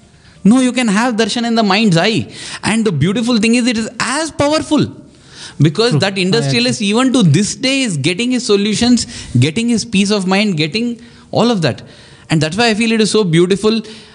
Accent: India; first language Kannada; English is a second language; because Kannada is my mother tongue

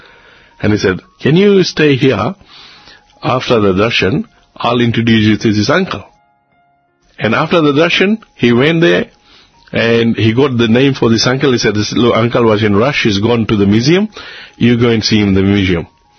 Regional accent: Australia; I said, uncle, listen, I'm from Australia. I've just come to do some seva.

